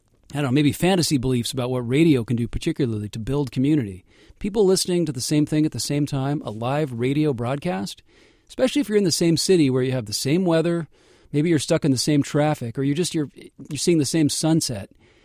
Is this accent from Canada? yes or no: no; Northwest, United States; I grew up in the Northwest.